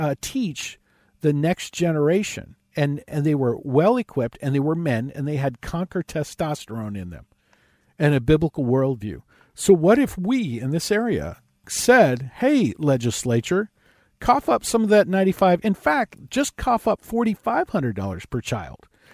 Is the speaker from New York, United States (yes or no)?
no; California, United States; let's admit I was raised in California. The California mindset is coming to you.